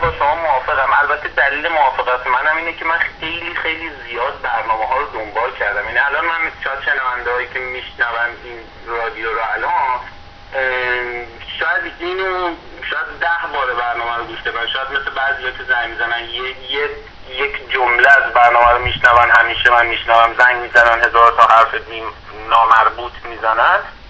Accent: Tehran, Tehran Province, Iran; moved away as an adult; من زیاد وقتم نیست از ایران اومدم، هنوز یک سال و نیم هم نشده، وسط خیابونای تهران هم بودم

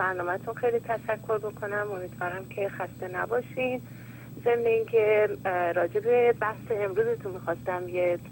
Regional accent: Iran; به عنوان یک ایرانی

